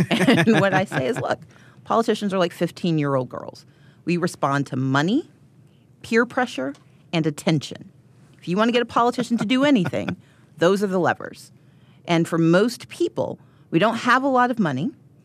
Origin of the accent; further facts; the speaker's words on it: Georgia, United States; And I'm from Georgia.